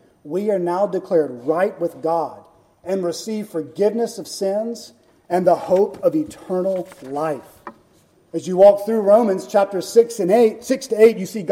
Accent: the South, United States; Because I grew up in the South. I know 6 out of 10 people in your neighborhood will call themselves a Christian.

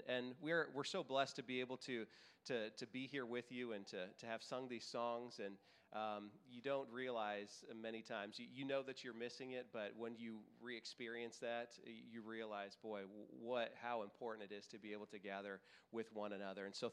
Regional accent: San Diego, California, United States; I'm from San Diego. My parents met in high school here in San Diego.

